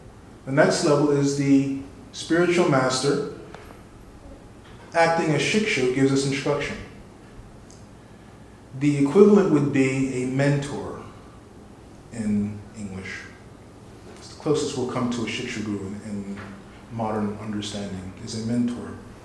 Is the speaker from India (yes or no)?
yes; India; I had the blessings and the good fortune of growing up in India